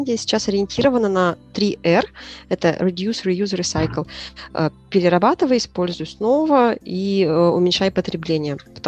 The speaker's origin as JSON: {"language": "Russian", "town": "Yakutsk", "region": "Sakha Republic", "country": "Russia", "tie": "born there", "said": "Да, я родилась в Якутске. Я училась в ЯГУ."}